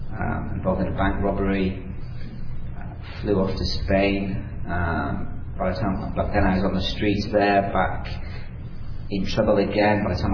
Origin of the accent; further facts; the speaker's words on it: United Kingdom; also born or lived in Ireland; I was on the streets at 2 years old, Between 2 and 14, I was in various institutions across the UK.